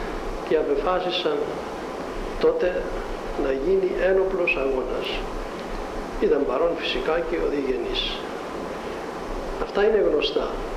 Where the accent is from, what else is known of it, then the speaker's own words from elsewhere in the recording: Pachna, Limassol District, Cyprus; εγώ είμαι από την Πάχνα.